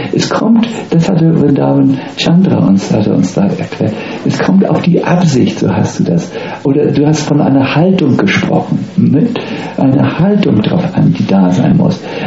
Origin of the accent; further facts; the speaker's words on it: Northern Germany, Germany; Ich komme aus Norddeutschland, da macht man sowas nicht.